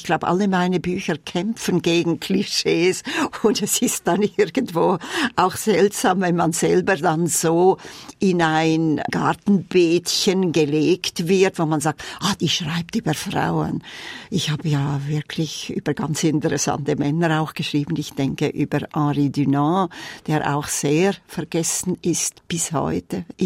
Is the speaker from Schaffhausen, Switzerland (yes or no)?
no; Glarus, Switzerland; Ich bin ja in Glarus geboren, habe als Kind immer von dieser Figur gehört